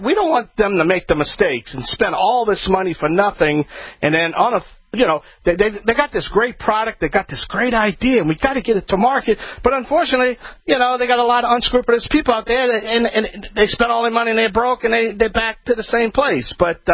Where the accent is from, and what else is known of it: Louisiana, United States